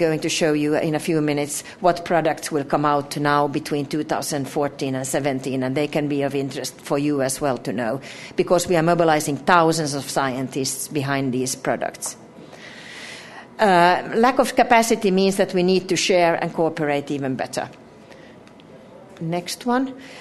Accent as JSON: {"language": "English", "country": "Finland", "said": "My country, I'm from Finland, very north country, we have our indigenous people as well."}